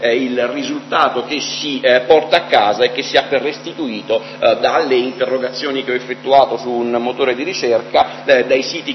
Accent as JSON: {"language": "Italian", "town": "Rome", "region": "Lazio", "country": "Italy", "said": "Sono romano"}